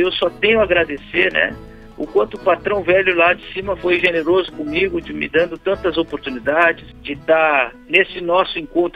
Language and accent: Portuguese; Alegrete, Rio Grande do Sul, Brazil; now in Porto Alegre, Brazil; Eu vim de Alegretes para Porto Alegre